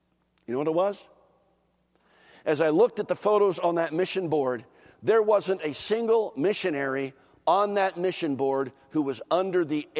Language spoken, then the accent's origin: English; Philadelphia, Pennsylvania, United States; I was preaching in a church just south of where I grew up in Philadelphia.